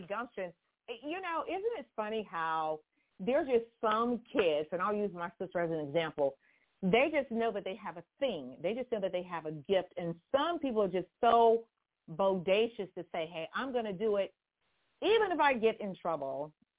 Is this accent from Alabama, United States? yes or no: no; Houston, Texas, United States; Did I say chunking? I'm from Houston. I told you guys.